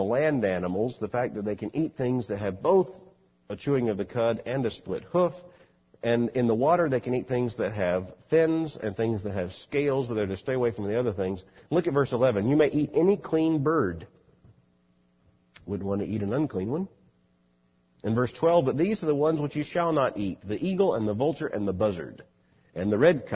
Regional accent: Florida, United States; growing up in Florida, you know, with no hills, just a flat expanse

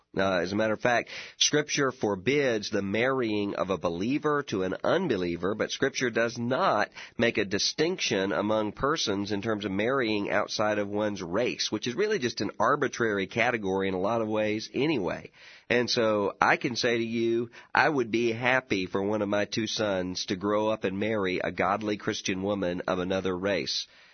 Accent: Biloxi, Mississippi, United States; down around my hometown of Biloxi, Mississippi.

